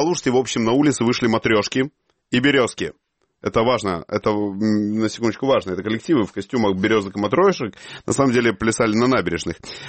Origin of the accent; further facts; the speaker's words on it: Crimea, Ukraine; Я вам скажу, как аутентичный крымчанин